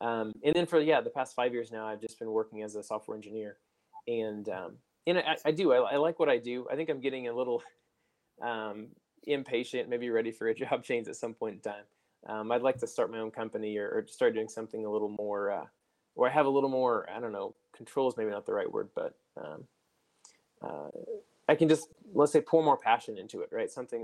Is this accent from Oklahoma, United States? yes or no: yes; Oklahoma, United States; Yeah, for me, I grew up in Oklahoma.